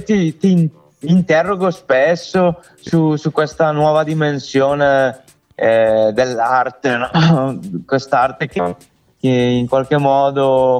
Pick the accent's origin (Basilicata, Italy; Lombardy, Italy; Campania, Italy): Lombardy, Italy; Brescia; Ma difatti guarda, sono quei momenti che da bresciano via.